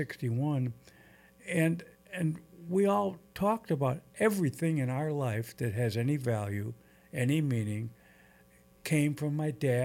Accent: Tinley Park, Illinois, United States; born there; See, I'm not a born Hoosier. We moved down there in 1971.

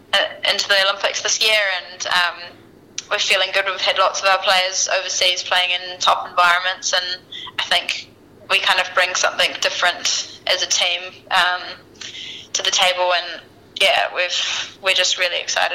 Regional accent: North West England, United Kingdom; accent: Scouse; My Scouse accent is non-existent. I forget what it's even like when I leave, so...

